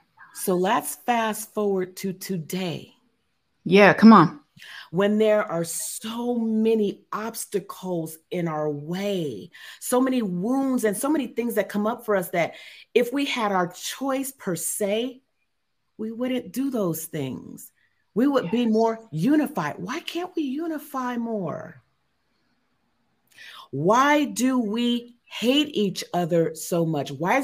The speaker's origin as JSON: {"language": "English", "town": "Oakland", "region": "California", "country": "United States", "said": "Now, I'm a city slicker girl. I come from Oakland, California, the Bay Area."}